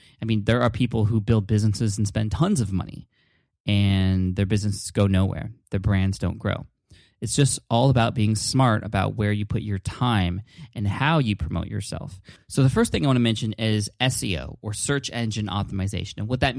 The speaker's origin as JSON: {"language": "English", "town": "San Diego", "region": "California", "country": "United States", "said": "That's where I'm from. I'm from San Diego."}